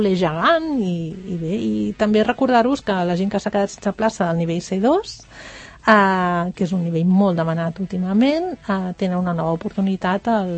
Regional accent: Barcelona, Catalonia, Spain; Jo, que sóc barcelonina, del barri gòtic

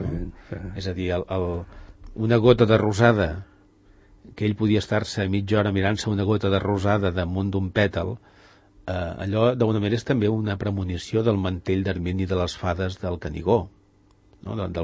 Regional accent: Catalonia, Spain; tots dos som d'Osona.

